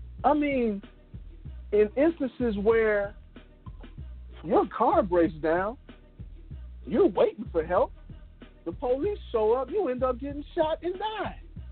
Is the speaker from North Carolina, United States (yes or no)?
no; Chicago, Illinois, United States; And she was watching the Bears, of course, because we're from Chicago. So Walter Payton.